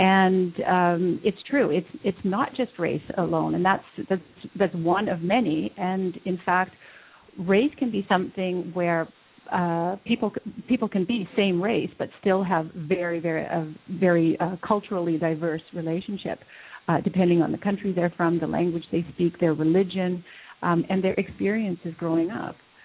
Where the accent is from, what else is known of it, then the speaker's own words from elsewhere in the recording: Canada; Well, I'm Canadian and, of course, grew up in Canada and did all things Canadian.